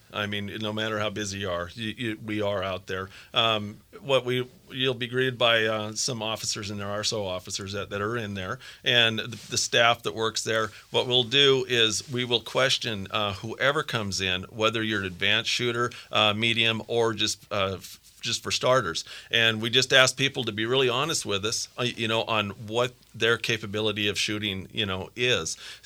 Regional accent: Philipsburg, Montana, United States; I grew up in Phillipsburg on a working cattle ranch, and then I worked for BNSF Railway, where I was able to retire after long years with that. And then at the end of the career, I moved back to Montana.

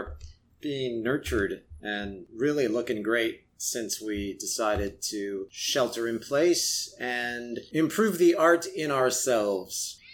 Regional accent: California, United States; sending a shout out to everyone in my home state of California, especially Northern California where I'm from.

